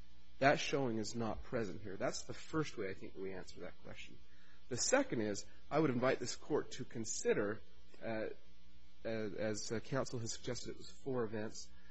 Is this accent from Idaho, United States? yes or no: yes; Boise, Idaho, United States; I'm from Boise, Idaho